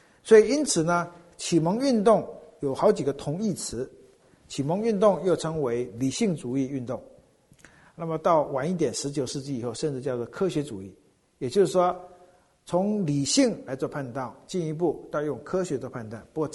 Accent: China; 将来世界就看我们中国人的了，这是我们的想法。

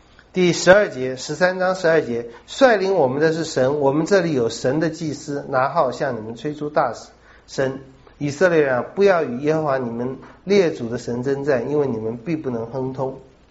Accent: China; 我们是正统，这一点在我们中国人里面最强调着

